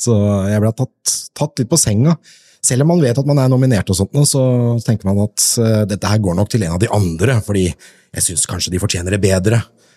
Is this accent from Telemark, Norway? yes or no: yes; Skien, Telemark, Norway; jeg vokste opp I Gulset helt I skogkanten og lekeplassen min var skauen og Gulsetmarka